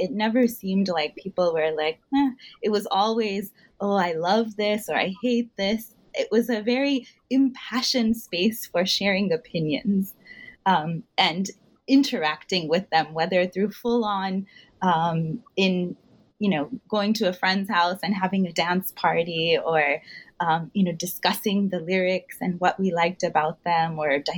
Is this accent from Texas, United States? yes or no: yes; Houston, Texas, United States; I grew up in Houston in the 90s